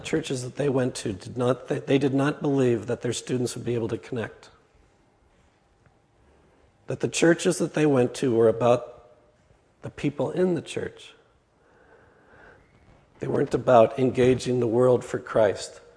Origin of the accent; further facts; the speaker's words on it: United States; I'm an American. I'm just going to butcher the language.